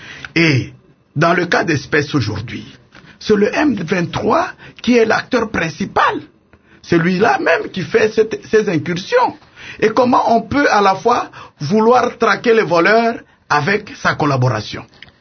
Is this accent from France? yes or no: no; DR Congo; je suis congolais